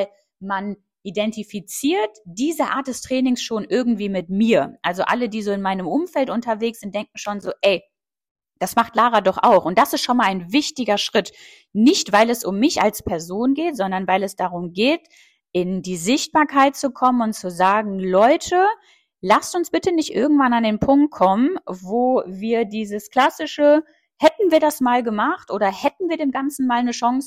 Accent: Lower Saxony, Germany; Ich komme selber aus Niedersachsen.

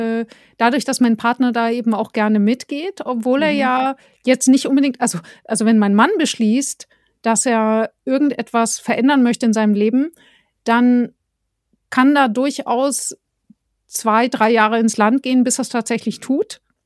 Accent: Bavaria, Germany; moved away; Also ich komme ja aus Bayern. Ich denke, ich bin aber jetzt in Ostdeutschland

